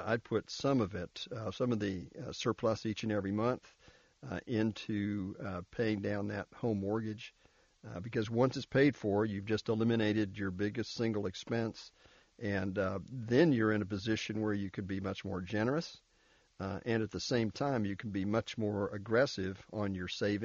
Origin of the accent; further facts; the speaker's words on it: Florida, United States; We're from Florida, where it's this morning when I got up, before the sun got up, the heat index was 88 degrees.